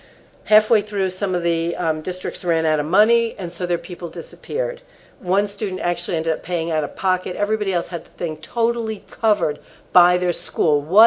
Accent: Brooklyn, New York, United States; I'm from Brooklyn, and I'm Jewish, okay.

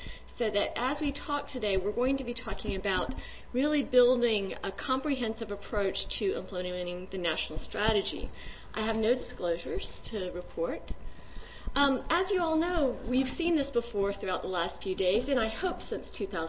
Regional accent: Florida, United States; I was from Florida.

